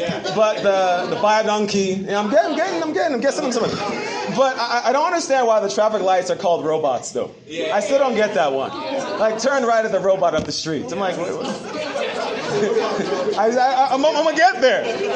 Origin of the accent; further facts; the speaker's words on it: New York, United States; born there; You know, I'm an American. So, you know, I was born in New York.